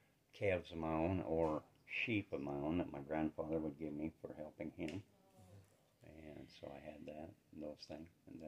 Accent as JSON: {"language": "English", "town": "Cheyenne", "region": "Wyoming", "country": "United States", "tie": "born or raised there", "also_born_or_lived": "Pinedale, Wyoming", "said": "Well, I grew up in Wyoming. My parents, we lived on a ranch till I was like 9 years old, then my parents divorced, and my mom and I moved to Cheyenne, Wyoming."}